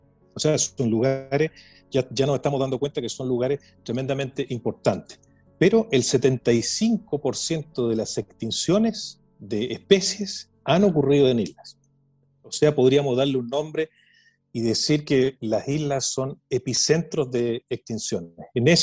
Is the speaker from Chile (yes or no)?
yes; Chile; A nosotros nos ha costado, ¿cierto?, como chilenos